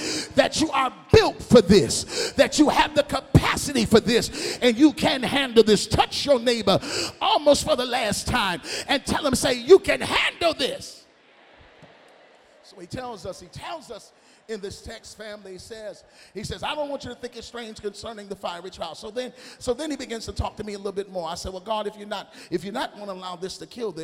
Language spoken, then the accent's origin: English; Grand Rapids, Michigan, United States; I can remember when I was a little bitty boy, growing up in Grand Rapids, Michigan, where I still reside.